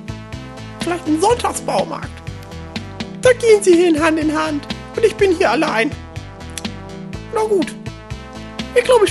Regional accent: Northern Germany, Germany; accent: North German; Ja, ich habe auch einen norddeutschen Dialekt

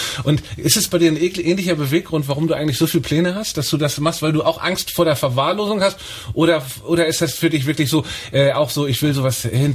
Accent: Hamburg, Germany; Ich komme aus Hamburg.

